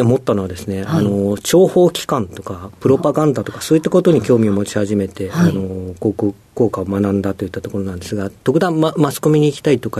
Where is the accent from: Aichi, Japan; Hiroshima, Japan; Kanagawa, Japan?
Aichi, Japan; Inuyama; 愛知県の、犬山市というところでございまして、岐阜県との県境でですね、犬山城という国王のお城がある市です。